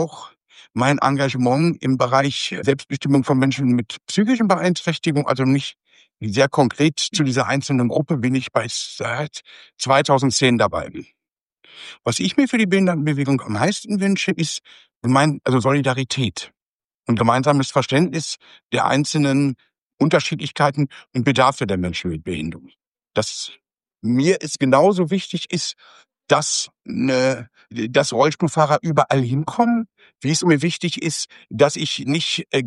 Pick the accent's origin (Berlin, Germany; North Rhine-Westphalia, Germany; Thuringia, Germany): Berlin, Germany; Ich komme aus Berlin